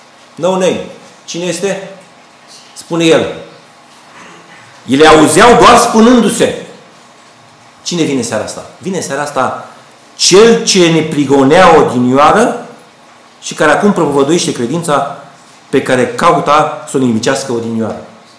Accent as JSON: {"language": "Romanian", "country": "Romania", "said": "privind fie la această atât de delicată problemă și destul de străină pentru noi ca și români"}